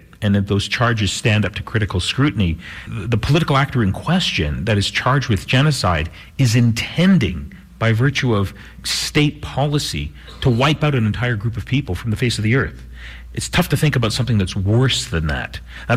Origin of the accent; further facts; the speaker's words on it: Canada; so I come from Canada, as you know